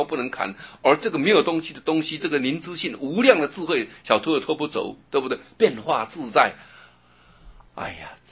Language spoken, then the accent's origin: Chinese; China